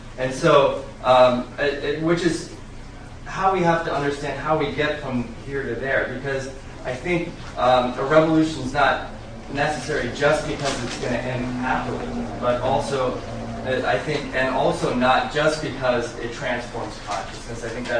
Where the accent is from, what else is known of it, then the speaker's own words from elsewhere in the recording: San Diego, California, United States; from San Diego.